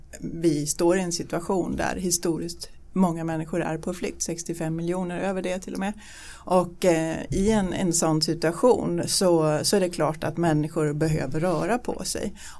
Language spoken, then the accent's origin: Swedish; Denmark; now in Sweden; Jag är född i Danmark, jag är uppvuxen i Danmark.